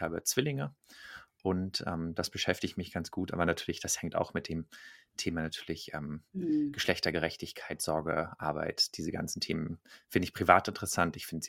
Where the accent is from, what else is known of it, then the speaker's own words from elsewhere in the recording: Berlin, Germany; Ich bin ursprünglich aus Berlin, Berater, Autor.